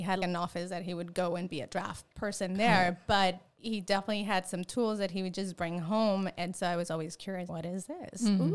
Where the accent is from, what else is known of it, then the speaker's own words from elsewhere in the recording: Tijuana, Baja California, Mexico; So I grew up in Tijuana in Mexico. That's where I went to school. That's where all my family is. This little border town.